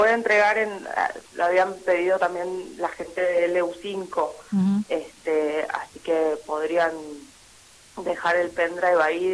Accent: Buenos Aires, Argentina; now in Neuquén, Argentina; En realidad soy de Buenos Aires, vivo en Neuquén.

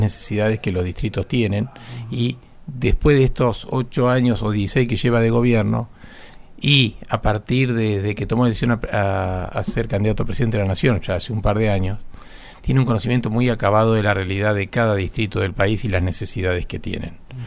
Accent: Viedma, Río Negro, Argentina; que nos conocimos en Viedma, de donde soy

